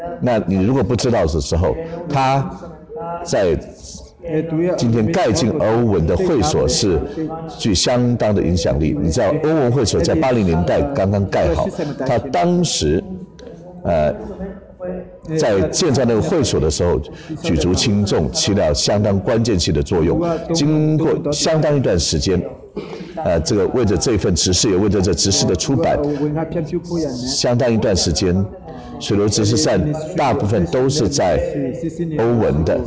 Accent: China; now in United States; 我从中国来到美国这个地方

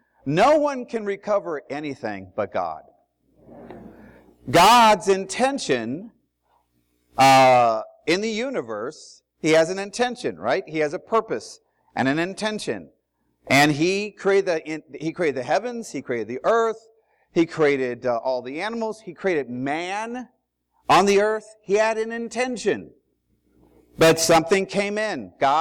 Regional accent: Ohio, United States; For those of you who don't know me … I am from Ohio, presently living in Cincinnati, Ohio.

